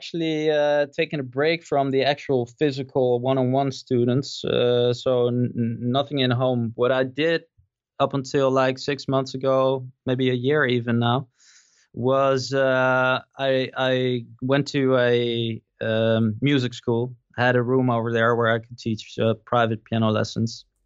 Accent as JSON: {"language": "English", "town": "Amsterdam", "region": "North Holland", "country": "Netherlands", "second_language": "English", "said": "No, it's not. I'm from Holland, from Amsterdam."}